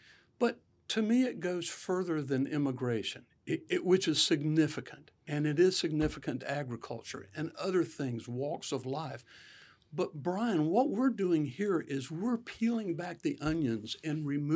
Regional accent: Belle Glade, Florida, United States; For sure. I was having a flashback the other day about my BB gun and hunting meadowlarks out in the pasture barefooted

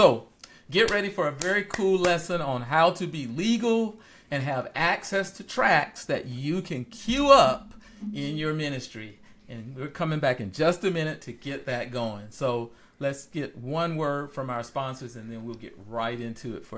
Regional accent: South Carolina, United States; now in Georgia, United States; So since I happen to live in Georgia, now I'm from South Carolina, but hey, you know.

